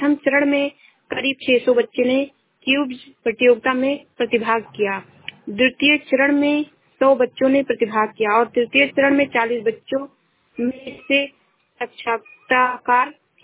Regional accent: Shravasti, Uttar Pradesh, India; मैं जिला श्रावस्ती से हूँ।

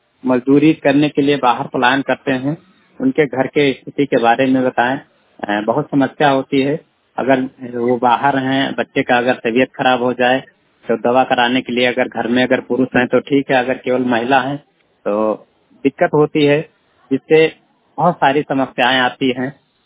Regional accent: Harraiya, Uttar Pradesh, India; मेरा उम्र 35 साल है और मैं हरैया ब्लॉक से हूं। हमारे यहां का पिन कोड है 2712005।

